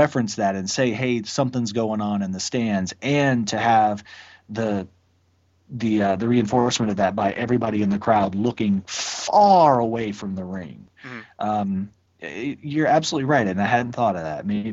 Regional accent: Georgia, United States; Because I grew up in Georgia, I watched NWA stuff, and when I saw the WWF, I thought, well, that's just cartoons.

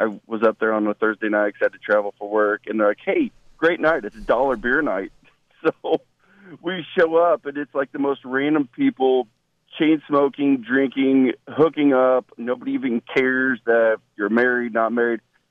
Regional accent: Indiana, United States; now in Indianapolis, United States; I grew up in Northwest Indiana on a farm, and a ton of my buddies still do row crop and raise livestock, all that kind of good stuff. And turned city kid in 96 when I came to Indy for college

